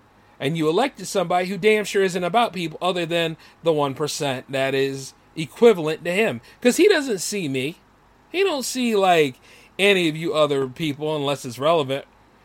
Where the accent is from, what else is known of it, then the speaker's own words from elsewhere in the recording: United States; I'm an American first.